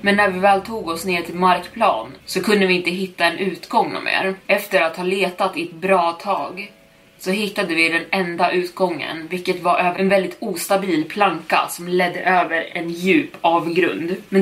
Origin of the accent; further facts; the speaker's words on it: Long Island, New York, United States; Vi kommer från Long Island, New York